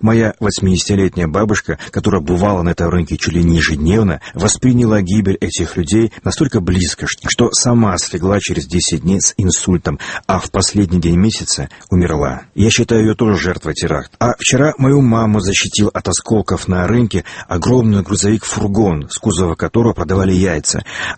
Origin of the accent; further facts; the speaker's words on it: Vladikavkaz, North Ossetia–Alania, Russia; А полем битвы между ними стал и мой родной город Владикавказ.